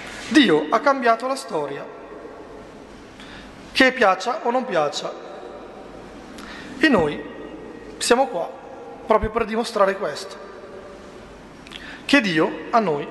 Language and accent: Italian; Lombardy, Italy; dalle mie parti, si dice, lo dico in bergamasco, poi traduco